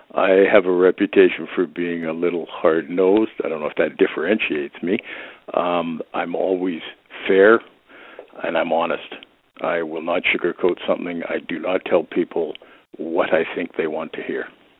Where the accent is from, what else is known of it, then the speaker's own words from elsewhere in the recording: Victoria, British Columbia, Canada; I grew up in Victoria.